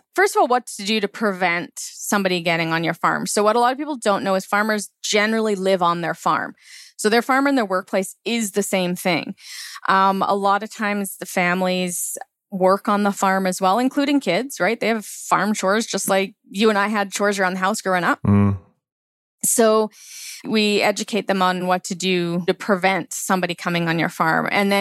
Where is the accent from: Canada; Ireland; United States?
Canada; Langley, British Columbia; I had a vague idea of where my food comes from because I grew up in Langley. I went to school with a lot of farm kids, right? Mm. Although I didn't grow up on a farm myself.